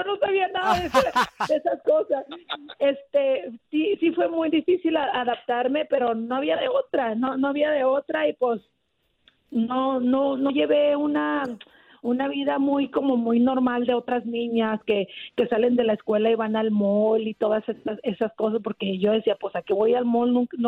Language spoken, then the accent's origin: Spanish; Chihuahua, Mexico; yo soy de Chihuahua, soy más de béisbol